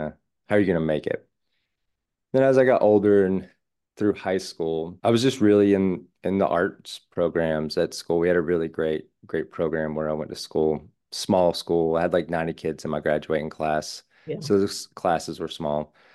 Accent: Georgia, United States; But the short version is, I grew up in North Georgia. My mom's side of the family is from North Georgia, like Appalachian, and my father's side of the family is all from New Orleans.

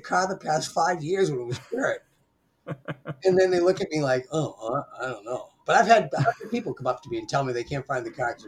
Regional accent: Falmouth, Maine, United States; Actually, I grew up in Maine, in Falmouth, Maine, right outside of Portland.

